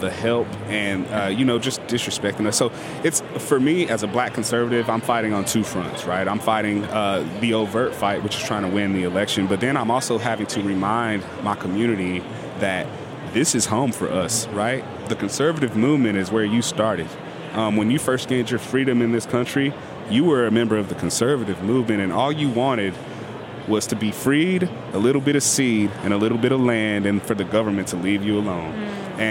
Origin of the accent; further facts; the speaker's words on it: Texas, United States; I'm born and raised in Texas versus her being born in Missouri